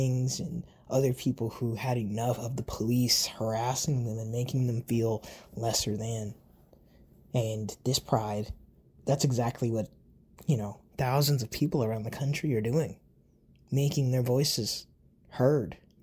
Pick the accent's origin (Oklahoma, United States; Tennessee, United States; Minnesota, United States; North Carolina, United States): Oklahoma, United States; Tulsa; I'm from Tulsa. I'm a brother, a soon-to-be husband, a lost daughter, and a found son, a queer Black trans man